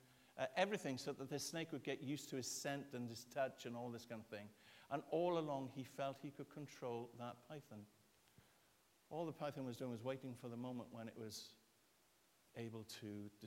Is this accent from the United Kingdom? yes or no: yes; Wales, United Kingdom; I'm a Welsh guy. I get emotional about all sorts of things.